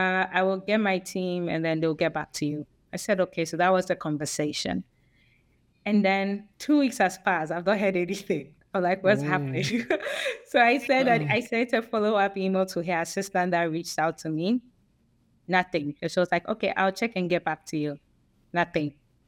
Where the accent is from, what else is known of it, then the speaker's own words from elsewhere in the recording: Ghana; You know how growing up in Ghana, we always see all these development projects.